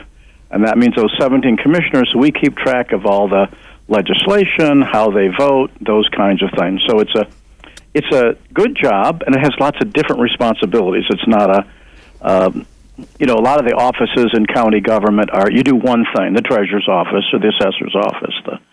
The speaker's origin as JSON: {"language": "English", "region": "Illinois", "country": "United States", "tie": "born or raised there", "said": "I was born in Illinois, but mostly raised in the suburbs. So I didn't really know Chicago well"}